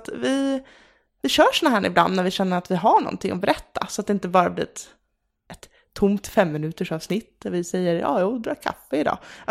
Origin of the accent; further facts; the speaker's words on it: Stockholm, Stockholm County, Sweden; Jag kan inte rikssvenska, jag är från Stockholm och jag hade kört.